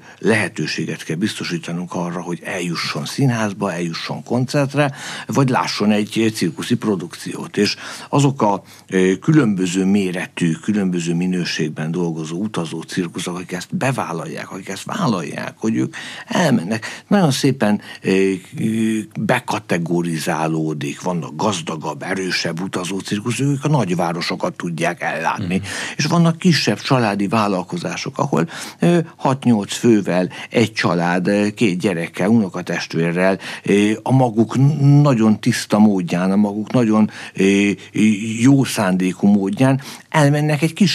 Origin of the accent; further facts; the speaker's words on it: Hungary; és van egy világszövetség, amelyben szintén ott vagyunk, mint magyarok.